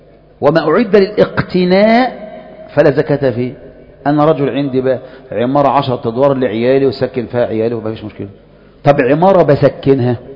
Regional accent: Egypt; بس انا مصري يعني لازم

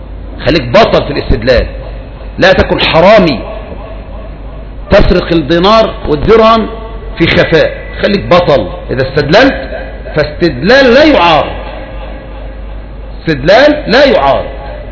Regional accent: Egypt; عندنا في مصر

